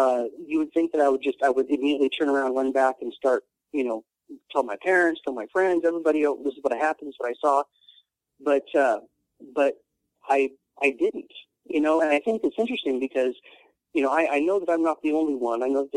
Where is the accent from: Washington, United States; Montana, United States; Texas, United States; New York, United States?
Washington, United States; Puyallup; You know, I grew up in Puyallup, Washington.